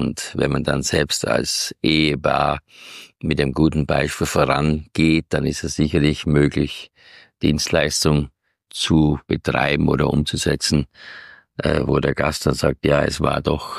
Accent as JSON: {"language": "German", "region": "Styria", "country": "Austria", "tie": "born or raised there", "said": "Ich habe als kleines Kind in der Steiermark schon mich mit dem Basteln von Flugzeugen beschäftigt."}